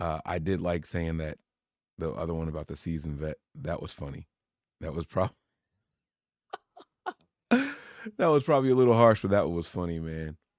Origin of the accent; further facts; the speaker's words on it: Trenton, New Jersey, United States; So I graduated from West Windsor Plainsboro High School while living in Trenton, New Jersey. So I guess Mercer, Middlesex counties would be the two counties that I grew up in.